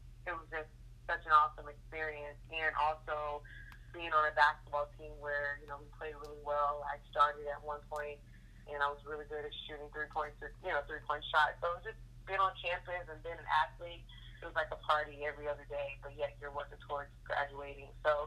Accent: Troy, Alabama, United States; also born or lived in St. Louis; now in Las Vegas, United States

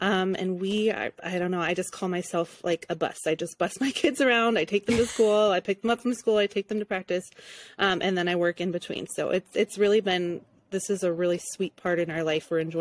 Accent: Santa Clarita, California, United States; I am from Santa Clarita.

